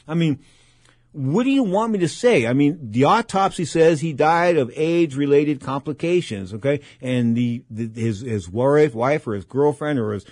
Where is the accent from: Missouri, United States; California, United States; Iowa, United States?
California, United States; San Francisco; I'm from San Francisco.